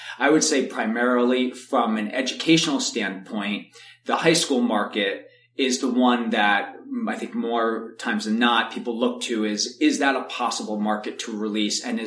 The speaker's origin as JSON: {"language": "English", "region": "New York", "country": "United States", "said": "And then I decided I'm from New York to come back to New York."}